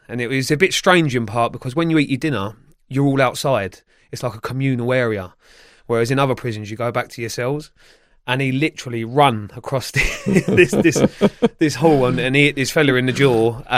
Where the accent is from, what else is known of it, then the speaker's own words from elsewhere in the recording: Feltham, London, United Kingdom; I grew up in Feltham, Sunbury-upon-Thames area.